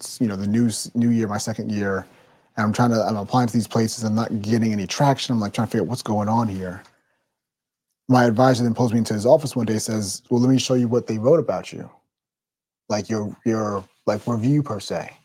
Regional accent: New Jersey, United States; I grew up in Jersey, going to New York enough, and studying theater, Broadway is kind of that goal that we may have.

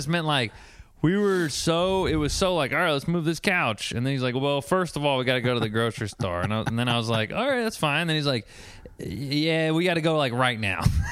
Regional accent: Louisiana, United States; I'm gonna be honest. I'm from Louisiana, and I've never heard someone have such a long-winded strategy to get a boat.

